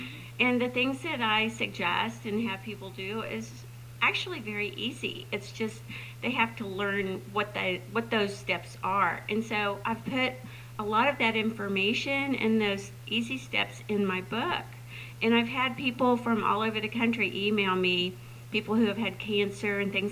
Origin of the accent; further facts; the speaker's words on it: Texas, United States; And I grew up in Texas. I'm a Texas girl.